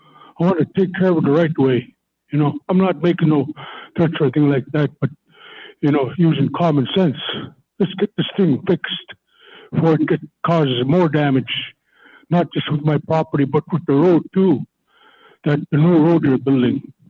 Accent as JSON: {"language": "English", "town": "Bethel", "region": "Alaska", "country": "United States", "said": "I'm from Bethel."}